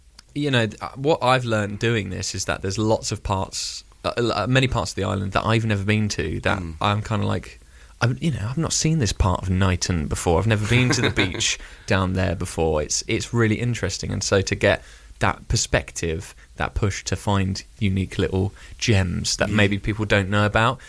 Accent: Isle of Wight, South East England, United Kingdom; I'm a videographer and photographer. I'm from the Isle of Wight.

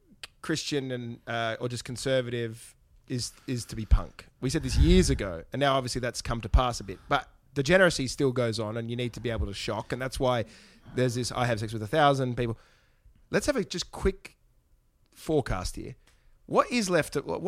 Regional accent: Melbourne, Victoria, Australia; And I came from Melbourne, and I've made a trip of it

